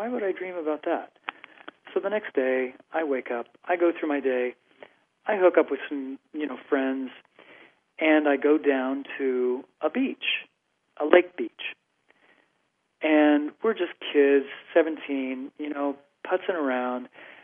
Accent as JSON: {"language": "English", "region": "Midwest", "country": "United States", "tie": "born or raised there", "said": "I'm just a regular kid. I grew up in the Midwest."}